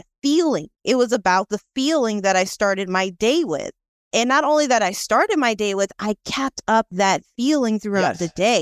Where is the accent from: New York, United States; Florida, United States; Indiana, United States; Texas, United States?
Florida, United States; Daytona Beach; So I tell him, you know, I'm from Florida. And I tell him Daytona Beach.